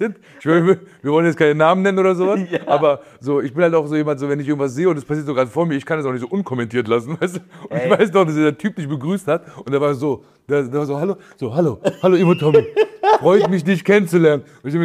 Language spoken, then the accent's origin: German; Afghanistan; wenn ich so Deutschen sage, so, ich bin aus Afghanistan